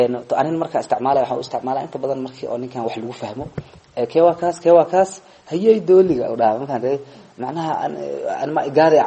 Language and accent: Somali; Mogadishu, Banadir, Somalia; waxaan ku dhashay Soomaaliya gaar ahaan magaalada Muqdisho degmada Yaqshi isla meeshaasaa kusoo barbaaray